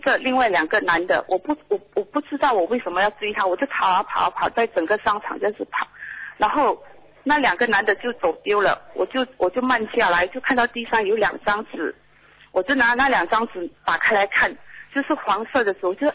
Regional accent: Malaysia; 我是马来西亚的。

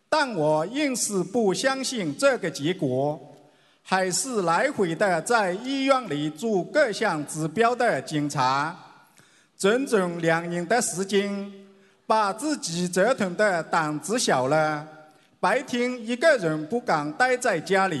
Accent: Valencia, Valencian Community, Spain; 我来自于西班牙瓦伦西亚

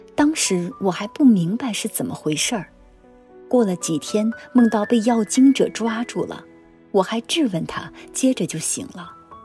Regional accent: Shanghai, China; 我是来自上海的

